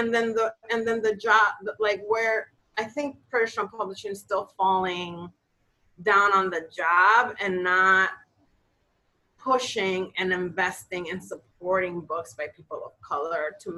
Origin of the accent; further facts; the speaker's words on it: Dominican Republic; But you know, like, growing up in the Dominican Republic, my dad, like, his business was television.